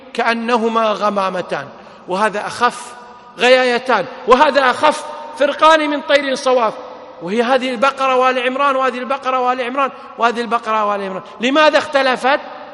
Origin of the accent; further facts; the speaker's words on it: Kuwait; مثل ما يقولون عندنا بالكويت خليك قد الكلمة هذه